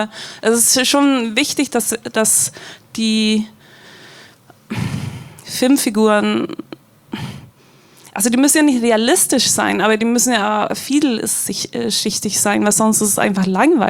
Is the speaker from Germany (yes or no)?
no; Sweden; ich komme ja aus Schweden